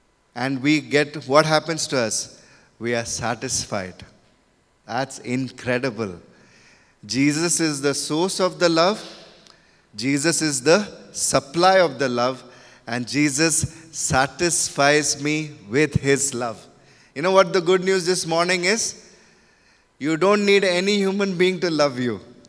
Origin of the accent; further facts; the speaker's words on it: Mumbai, Maharashtra, India; born there; I was born in Bombay city. That time it was called Bombay.